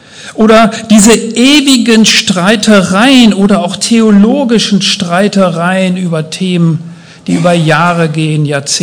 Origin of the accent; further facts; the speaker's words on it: Münster, North Rhine-Westphalia, Germany; Ich komme aus Münster